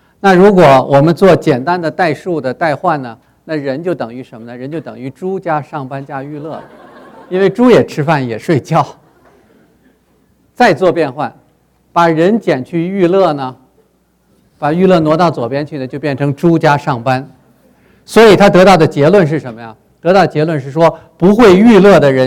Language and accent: Chinese; Beijing, China; moved away as an adult; now in Chicago, United States; 我到一个地方常常说我是北京人，我从北京来，不过这次不是从北京来的，这次是从芝加哥飞过来的，是差不多30年前吧，快30年前从北京来到美国来读书啊，